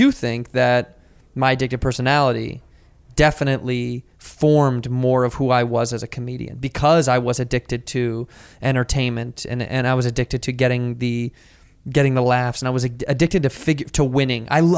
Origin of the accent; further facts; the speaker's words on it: Chicago, Illinois, United States; I'm like, no, I'm from Chicago.